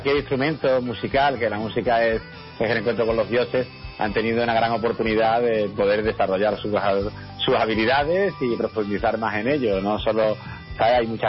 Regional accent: Seville, Andalusia, Spain; Y hombre, yo pues crecí en Sevilla, tenía muchas inquietudes artísticas

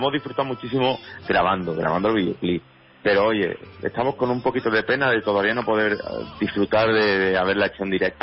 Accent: Huelva, Andalusia, Spain; Sí, en Huelva, perdón, mi tierra natal, y aquí sigo, yo siempre he vivido en Huelva.

